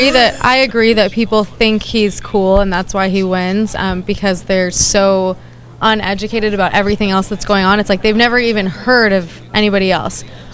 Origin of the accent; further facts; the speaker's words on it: San Diego, California, United States; Yeah, but I grew up in San Diego